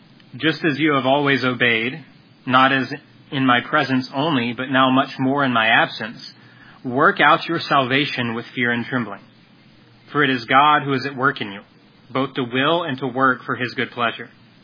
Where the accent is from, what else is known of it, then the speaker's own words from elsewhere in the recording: the South, United States; I know there's supposed to be snow, but for me, I grew up in the South, so this is as close to a white Christmas as we got.